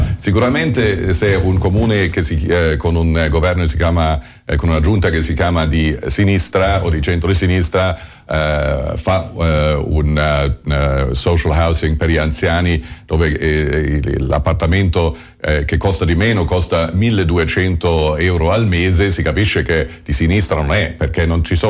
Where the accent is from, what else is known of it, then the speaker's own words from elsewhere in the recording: Germany; now in Italy; sono tornato qui anni fa, ho chiesto anche la cittadinanza italiana, però ho comunque sempre mantenuto la cittadinanza tedesca. Cioè io da tedesco